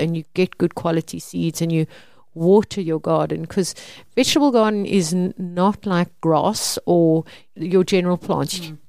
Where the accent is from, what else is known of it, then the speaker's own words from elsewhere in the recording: Mpumalanga, South Africa; I grew up in Mpumalanga. Everyone had their own vegetable garden. We had our own vegetable garden